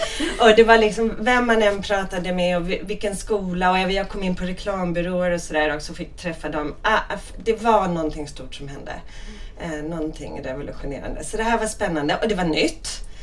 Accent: Stockholm, Stockholm County, Sweden; Jag är född i Vasastan, uppvuxen i Vasastan, så ett riktigt sånt asfaltsbarn.

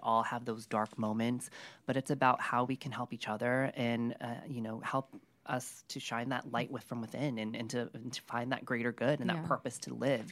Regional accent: New York, United States; being a New Yorker who was very independent all my life and having to depend on my parents.

